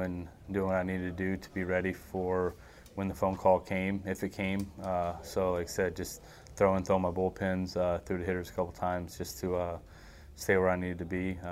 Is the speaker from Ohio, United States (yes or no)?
no; Michigan, United States; born there; also born or lived in Florida / Colorado / Connecticut / Louisiana; now in Memphis, United States; I grew up all over the place. I was born in Michigan, lived in Florida, Colorado, Connecticut, Louisiana, New York. I went to high school and college in New York.